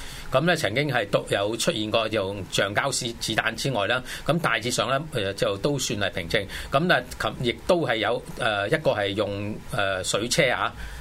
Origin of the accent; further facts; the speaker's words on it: Hong Kong; 我們香港人其實都我想都應該感觸都幾深下